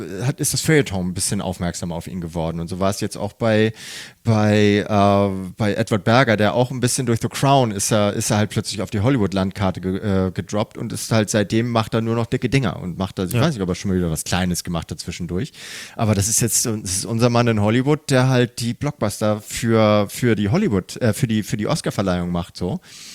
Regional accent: Hamburg, Germany; Hier bei uns in Hamburg sagt man Es.

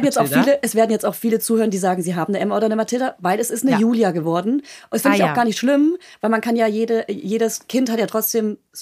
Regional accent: Bavaria, Germany; Ich komme ja aus der Nähe von Hof

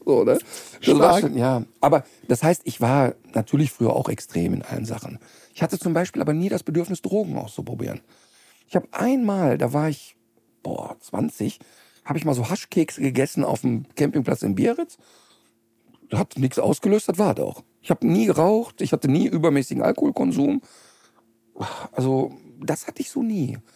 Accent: North Rhine-Westphalia, Germany; Ich bin als Kind im Ruhrpott, gab es so 20-stöckige Hochhäuser.

